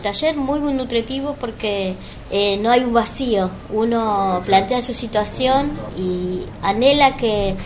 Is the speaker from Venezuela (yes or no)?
no; Quilmes, Buenos Aires Province, Argentina; soy de Quilmes.